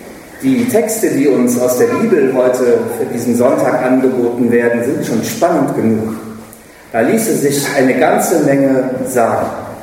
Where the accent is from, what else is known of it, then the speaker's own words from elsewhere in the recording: Rhineland, Germany; denn ich bin im Rheinland geboren und groß geworden